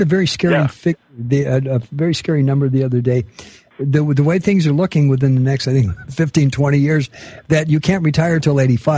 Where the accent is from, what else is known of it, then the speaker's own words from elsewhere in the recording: United States; born there; I'm an American with an A also. I was born in this country in 1942.